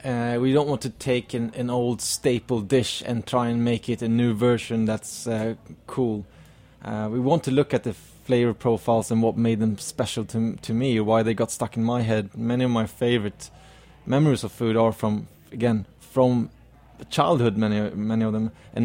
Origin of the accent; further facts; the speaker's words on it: Stockholm, Stockholm County, Sweden; my grandmother was from northern Sweden, and I grew up in Stockholm or the suburbs of Stockholm